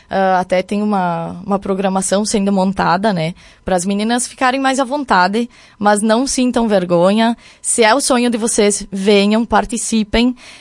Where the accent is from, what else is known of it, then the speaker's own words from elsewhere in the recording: Coronel Pilar, Rio Grande do Sul, Brazil; Eu sou de Coronel Pilar, nasci lá, vivo até hoje. Estou construindo lá, é minha terra, né? Vai ficar para sempre isso.